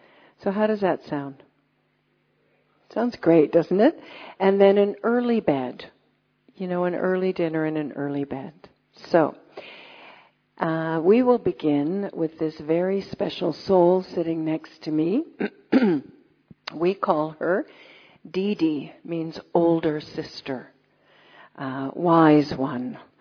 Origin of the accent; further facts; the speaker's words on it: Halifax, Nova Scotia, Canada; I'm from Halifax in Canada